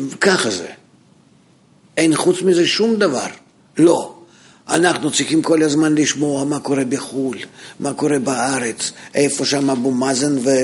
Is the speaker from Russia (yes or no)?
no; United States; Hebrew is a second language; now in Israel; אני יודע, אני חי כאן, אני אמריקאי.